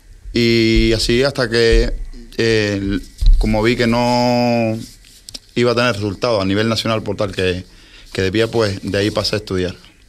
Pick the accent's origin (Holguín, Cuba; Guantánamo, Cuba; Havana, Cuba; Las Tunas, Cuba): Las Tunas, Cuba; now in Fuerteventura, Spain; Soy de la zona oriental de Cuba, una provincia que se llama Las Tunas.